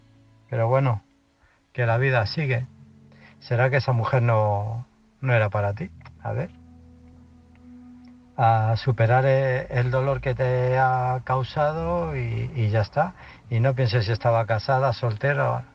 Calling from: Illescas, Castilla-La Mancha, Spain; de Illescas.

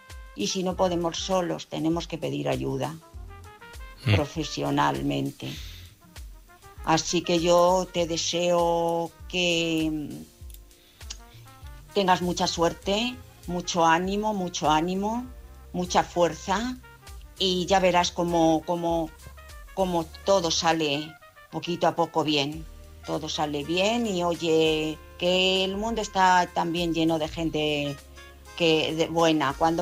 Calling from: Madrid, Community of Madrid, Spain; de Madrid.

